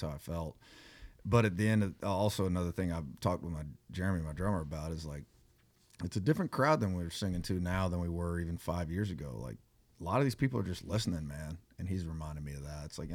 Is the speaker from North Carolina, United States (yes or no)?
yes; North Carolina, United States; I'm from North Carolina. I'm not from Texas. I don't know why I'm here.